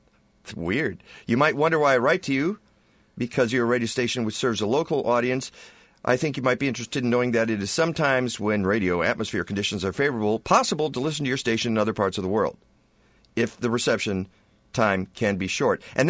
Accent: Espoo, Uusimaa, Finland; English is a second language; From, maybe not exactly Helsinki, but near it. Espoo.

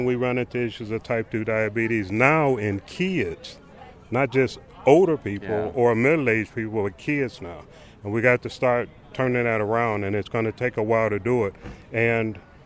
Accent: Chicago, Illinois, United States; I was raised in Chicago, 55th and Union, 61st and Morgan, in that area.

